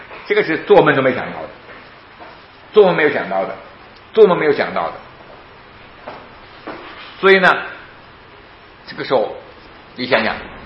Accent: Guangzhou, Guangdong, China; 他普通话说的可以的，我的普通话不好， 他也没说他是哪国，反正我们都没有说。好，我是广州来的

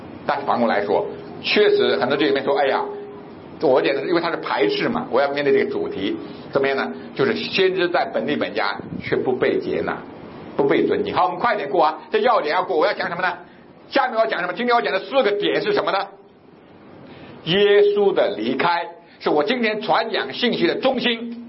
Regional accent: China; 我认为我是一个中国人

